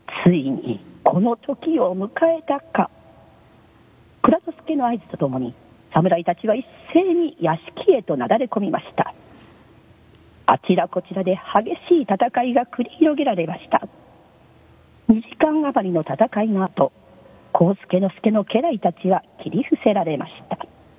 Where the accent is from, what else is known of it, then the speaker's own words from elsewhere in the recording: Ako, Hyogo, Japan; はい、そうです。生まれの育ちも赤穂です。